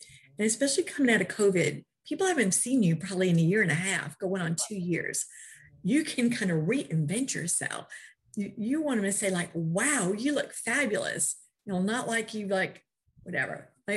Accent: New York, United States; I was raised in New York, the style capital of the world.

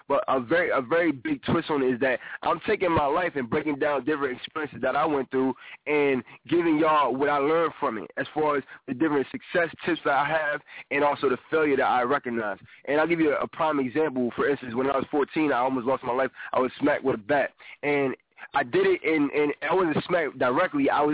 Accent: Atlantic City, New Jersey, United States; the first city we're starting with is my hometown, Atlantic City, New Jersey.

